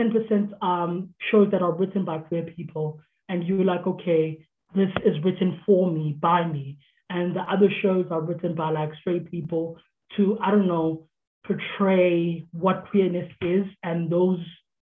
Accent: Pietermaritzburg, KwaZulu-Natal, South Africa; I am 27. I'm pushing 30. I'm from Pietermaritzburg.

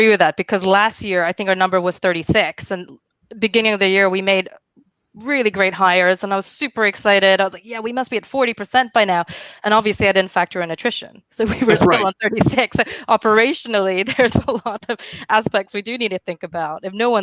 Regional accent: Hong Kong; I'm from Hong Kong. And, you know, technically, if I was in Hong Kong office, I'm not diverse because I am the local population there, right?

